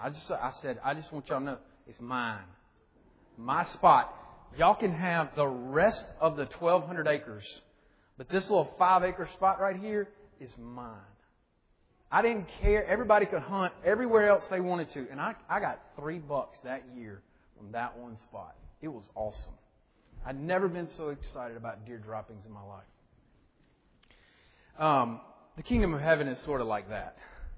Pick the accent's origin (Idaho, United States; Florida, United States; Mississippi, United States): Mississippi, United States; And I grew up in Mississippi, and we had about 1,200 acres that we leased from a cousin.